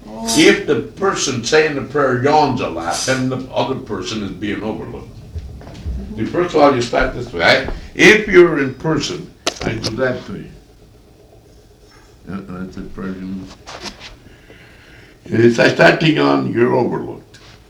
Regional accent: Italy; moved away; I come from Italy in 1912.

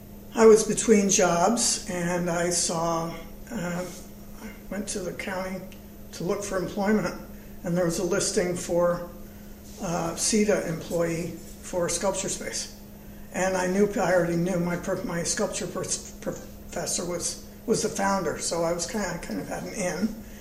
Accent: Princeton, New Jersey, United States; I grew up in Princeton, New Jersey.

